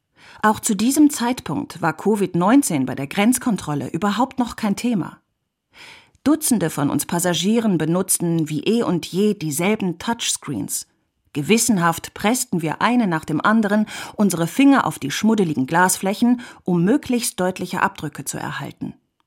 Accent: Switzerland; In der Schweiz, wo ich herkomme, ist hingegen jegliche Weiterfahrt bei Rot streng verboten.

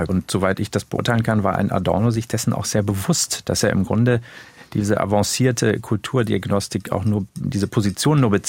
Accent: Göttingen, Lower Saxony, Germany; meiner Kindheit im Göttingen der 70er Jahre vergleiche, zugegeben in einem linksliberalen Akademikermilieu

